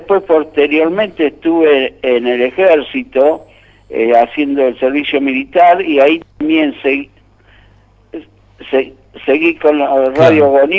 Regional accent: Tucumán, Argentina; moved away; Entonces, ¿qué pasaba? Cuando me fui de Tucumán a Buenos Aires

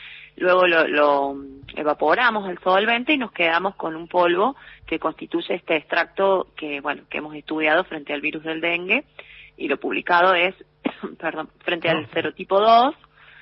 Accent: Córdoba, Argentina; vale, ya se nota, ¿no?

